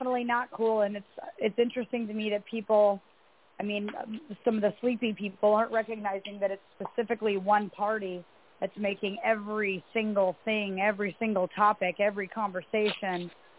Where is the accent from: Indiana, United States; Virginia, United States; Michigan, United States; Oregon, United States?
Oregon, United States; moved away; Well, I'm from Oregon, but I don't live in Oregon now, praise the Lord.